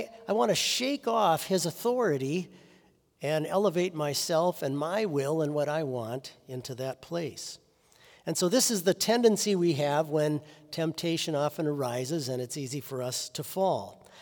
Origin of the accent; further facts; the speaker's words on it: United States; It was very unusual for me as an American to see something like that.